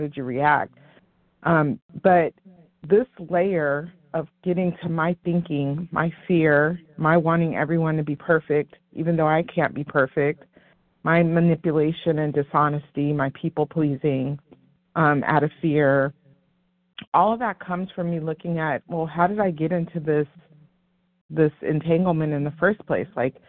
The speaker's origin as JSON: {"language": "English", "town": "Irvine", "region": "California", "country": "United States", "said": "from Southern California, Irvine. Grateful compulsive overeater."}